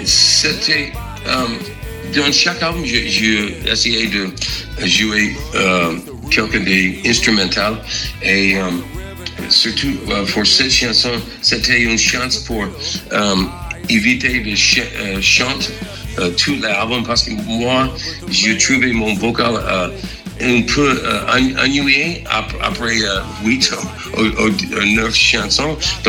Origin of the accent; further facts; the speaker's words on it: Texas, United States; French is a second language; Mais j'adore la country music parce que je viens de Texas, donc c'est important.